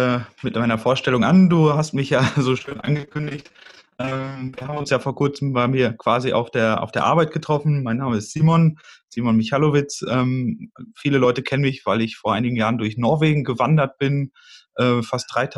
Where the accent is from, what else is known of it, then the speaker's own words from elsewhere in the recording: Iserlohn, North Rhine-Westphalia, Germany; Ich komme ursprünglich aus Iserlohn an der Grenze zum Ruhrgebiet.